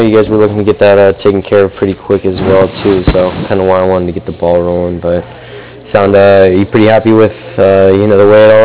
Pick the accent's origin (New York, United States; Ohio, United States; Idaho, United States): Idaho, United States; I'm from Idaho, and you know, they're pretty old school blue collar people